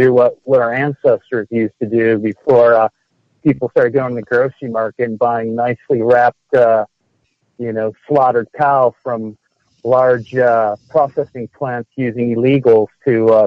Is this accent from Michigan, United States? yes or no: yes; Michigan, United States; I grew up in Michigan. My dad was a outdoorsman. He hunted pheasant and white-tailed deer.